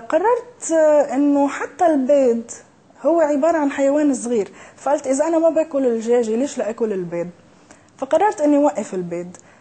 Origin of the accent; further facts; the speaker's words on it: Syria; أنا أصلي من سوريا، وبسوريا كتير في أكل نباتي،